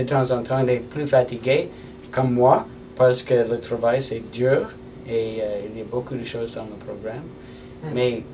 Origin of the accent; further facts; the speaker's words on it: Canada; French is a second language; Mais je suis un Canadien, un musicien de la rue, un musicien ordinaire.